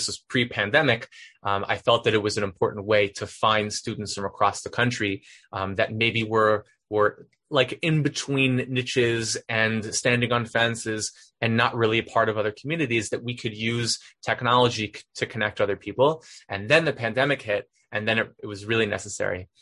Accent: New Jersey, United States; also born or lived in Philadelphia; I grew up in New Jersey. I was born in Philadelphia. And I went to a conservative Schechter type school.

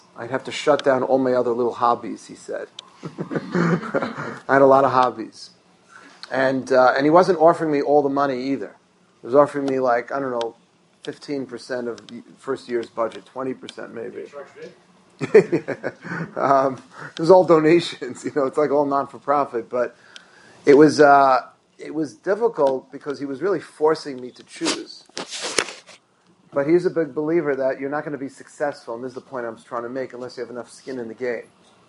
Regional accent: Forest Hills, New York, United States; Yeah, she told us about Forest Hills. I'm from Forest Hills.

